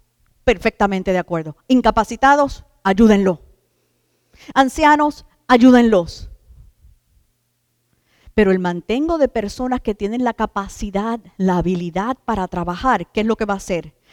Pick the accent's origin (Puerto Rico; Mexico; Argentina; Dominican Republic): Puerto Rico; yo la he vivido, yo soy puertorriqueña